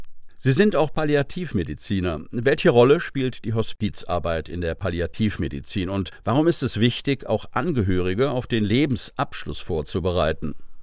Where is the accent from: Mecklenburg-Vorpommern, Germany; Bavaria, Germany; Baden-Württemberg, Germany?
Baden-Württemberg, Germany; Freiburg im Breisgau; born there; Ich wurde in Freiburg im Breisgau geboren.